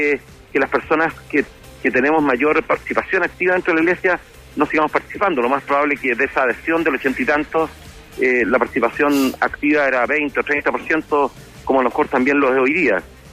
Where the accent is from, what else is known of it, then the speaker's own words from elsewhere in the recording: Chile; nos ha costado mucho como sociedad chilena trabajarlo, porque todavía seguimos mirando en menos a una persona que tiene un apellido mapuche, sí, comparado con yo, que tengo un apellido español